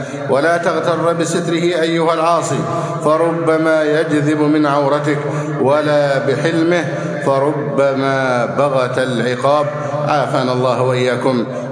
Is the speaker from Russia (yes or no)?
no; Egypt; اللهم احفظ بلدنا مصر أمنا أمانا، سخاء ورخاء